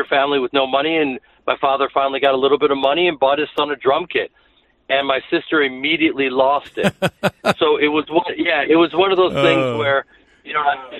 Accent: Chicago, Illinois, United States; and it's the night after I do my hometown Chicago.

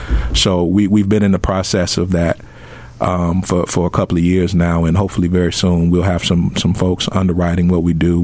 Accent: Chicago, Illinois, United States; I'm from Chicago.

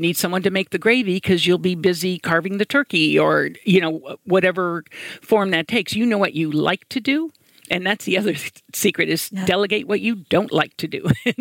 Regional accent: Indiana, United States; I'm from Indiana, so I'm pretty traditional, I think, and I'm one of 12 children

